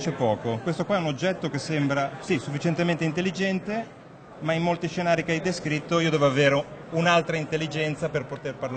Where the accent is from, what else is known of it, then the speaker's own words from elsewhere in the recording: Liguria, Italy; preferirei che partisse da buon ligure quando la corrente costa meno